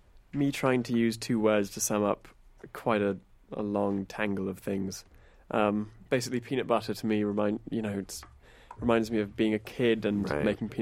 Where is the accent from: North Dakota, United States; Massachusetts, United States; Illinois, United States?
Massachusetts, United States; Boston; I grew up just outside of Boston.